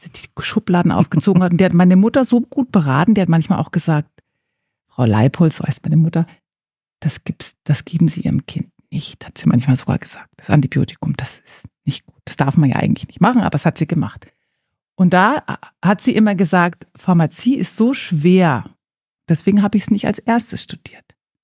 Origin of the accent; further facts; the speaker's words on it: Bavaria, Germany; Also tatsächlich komme ich aus Franken. Meine Eltern sind Pfarrer oder mein Vater ist Pfarrer, meine Mutter Pfarrfrau oder Lehrerin, Chemielehrerin übrigens. Und dann bin ich nach Würzburg zum Studium, habe dann dort am Ende des Studiums meinen Mann kennengelernt. Dann sind wir nach Bonn.